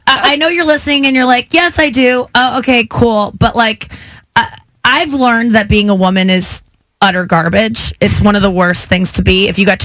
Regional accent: St. Louis, Missouri, United States; also born or lived in Cincinnati; I was born in Cincinnati till I was six, and then I moved here, and I've always, because my parents are always like, you're from Cincinnati, and I'm like, no, I'm not. I love St. Louis. I hate Cincinnati. St. Louis is my hometown.

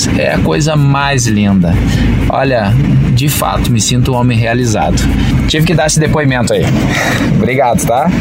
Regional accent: Passo Fundo, Rio Grande do Sul, Brazil; sou de Passo Fundo, estava em Marau, uma cidade próxima

